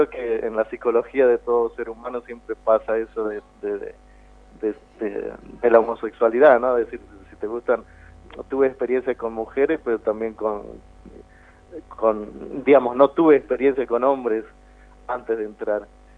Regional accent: Buenos Aires Province, Argentina; born there; now in Villa Mercedes, Argentina; Sí, yo nací en provincia de Buenos Aires. Uh-huh. Y aquí en Villa Mercedes estoy hace 3 años.

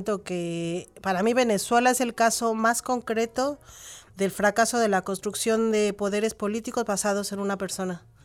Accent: Mexico; now in Argentina; En mi país se supone que hay una democracia, o que había. Y en ese proceso, y los desaparecidos siguen desapareciendo todos los días en México

